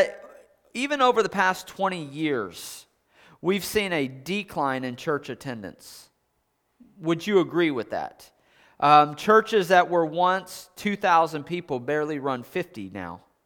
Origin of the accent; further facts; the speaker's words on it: California, United States; I grew up in California, okay?